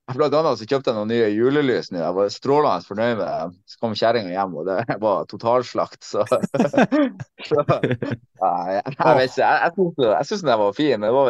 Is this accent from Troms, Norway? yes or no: yes; Tromsø, Troms, Norway; så de skulle få jul hjemme i Tromsø.